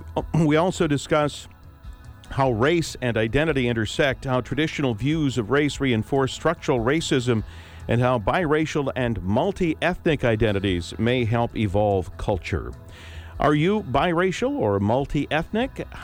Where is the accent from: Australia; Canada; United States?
United States; Hayward, California; Your experience, obviously, growing up where you did in Hayward, as I did